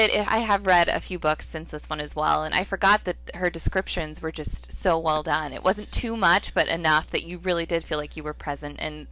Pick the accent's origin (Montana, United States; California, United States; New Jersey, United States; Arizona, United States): Arizona, United States; growing up in Arizona, there it's very hot in the summers